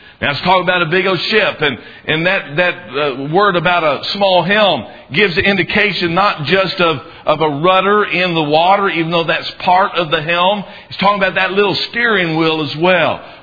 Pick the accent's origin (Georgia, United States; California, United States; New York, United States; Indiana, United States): Georgia, United States; Augusta; I can remember when we were growing up in Augusta, Georgia. I guess when my dad was in the military, that was the place that we lived at the longest. We lived there for about 6.5 years.